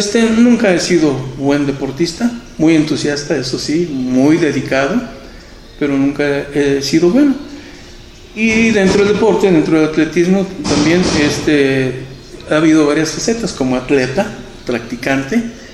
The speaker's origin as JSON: {"language": "Spanish", "town": "Colotlán", "region": "Jalisco", "country": "Mexico", "tie": "born or raised there", "said": "Mi proyecto aquí en Colotlán, porque era mi sueño, yo hacer algo en mi pueblo"}